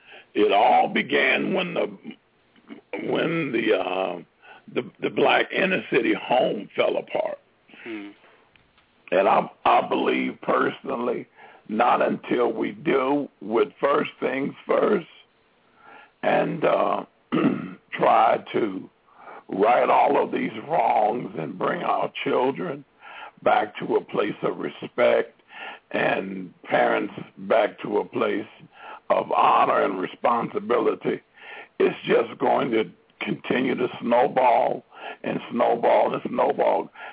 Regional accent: Chicago, Illinois, United States; the life I lived in the inner city of Chicago, particularly in the Inglewood area when I grew up in Chicago.

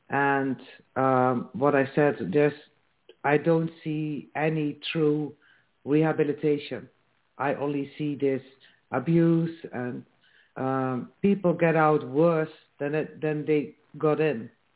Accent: Netherlands; I come from the Netherlands.

